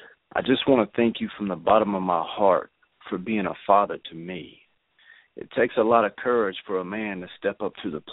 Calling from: Arkansas, United States; calling from Arkansas.

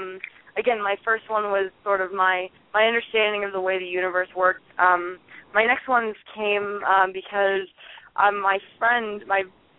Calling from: Boulder, Colorado, United States; I'm calling you from Boulder, Colorado.

